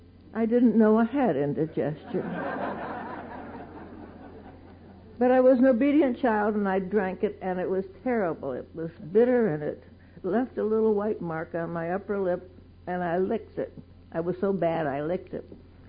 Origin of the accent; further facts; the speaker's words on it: Dallas, Pennsylvania, United States; also born or lived in Kingston; I hail from Pennsylvania originally. The northeastern Pennsylvania. I was born in Kingston. And we lived later on in a little town called Dallas, Pennsylvania.